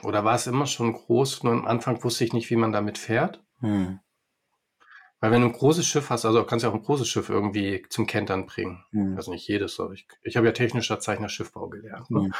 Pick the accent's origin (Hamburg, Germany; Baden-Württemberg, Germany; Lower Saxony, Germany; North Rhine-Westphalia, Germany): Hamburg, Germany; Wir sind Hamburger Jungs. So, moin, ne?